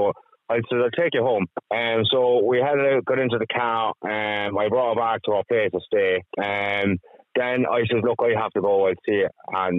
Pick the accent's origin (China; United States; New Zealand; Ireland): Ireland; Navan, Leinster; I'm from Navan.